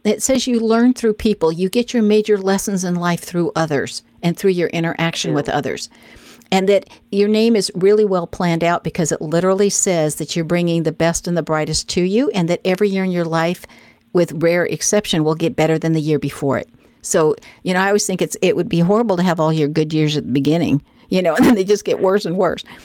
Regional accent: Tennessee, United States; Oh, my home state.

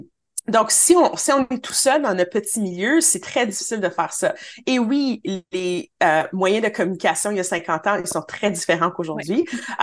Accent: Ontario, Canada; moi, je suis franco-ontarienne

